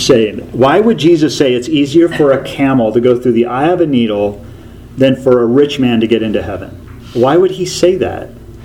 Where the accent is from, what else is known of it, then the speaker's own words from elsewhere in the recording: Tacoma, Washington, United States; I only know this because I grew up in Tacoma